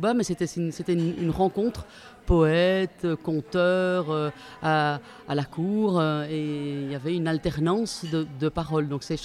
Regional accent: Brussels, Brussels-Capital Region, Belgium; Moi je viens de Bruxelles

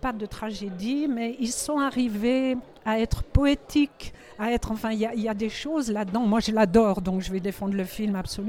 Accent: France; Et comme je suis française, mais je suis un peu gaumaise aujourd'hui.

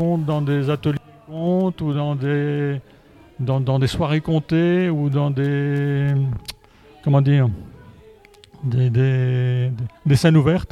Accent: Mouscron, Wallonia, Belgium; Ben, moi, je viens de Moucron.

